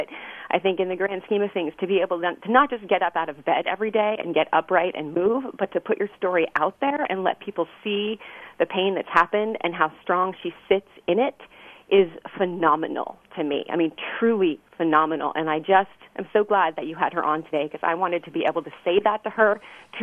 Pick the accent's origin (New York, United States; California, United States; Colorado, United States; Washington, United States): California, United States; San Francisco; Hi there. I'm from San Francisco.